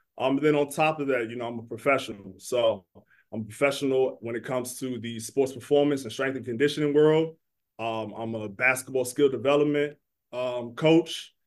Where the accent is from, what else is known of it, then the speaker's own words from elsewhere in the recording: Laurel, Maryland, United States; I grew up in the Washington, D.C. area, more specifically Laurel, Maryland. So always representing PG County when I can.